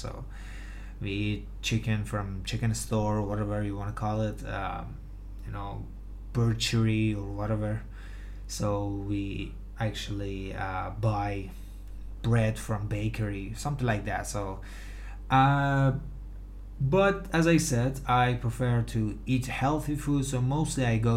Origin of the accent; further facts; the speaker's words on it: Gilan, Iran; I grew up in Gilan, of course, province, which is very common. It's a tradition to eat fish here